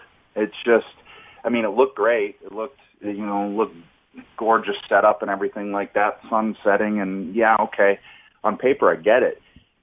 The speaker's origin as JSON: {"language": "English", "country": "Canada", "said": "We're Canadian."}